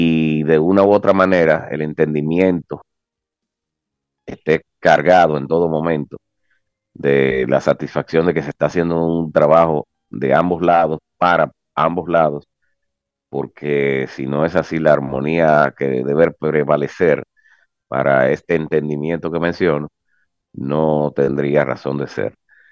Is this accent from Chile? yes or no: no; Dominican Republic; a nosotros como dominicanos y a cualquier país